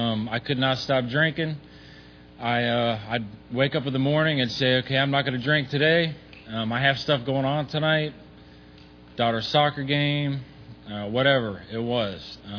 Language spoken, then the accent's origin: English; Tampa, Florida, United States; now in New Oxford, United States; My home group is New Oxford, Pennsylvania, the New Oxford group. I'm here visiting home. I was born and raised here in Tampa.